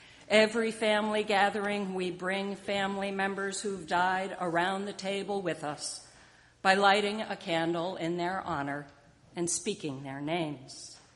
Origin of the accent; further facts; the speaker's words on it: Hamden, Connecticut, United States; part of a ridge that runs through my hometown of Hamden down to Long Island Sound.